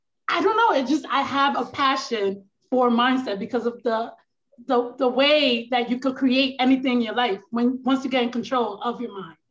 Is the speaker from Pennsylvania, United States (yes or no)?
no; New York City, New York, United States; I'm from New York, the boogie down Bronx.